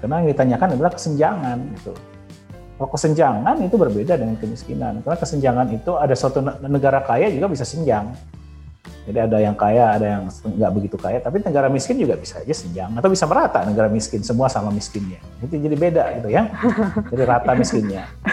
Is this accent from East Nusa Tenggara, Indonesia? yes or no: no; Ciamis, West Java, Indonesia; di kampung saya di Ciamis tuh nggak begitu kerasa ya, lockdown itu.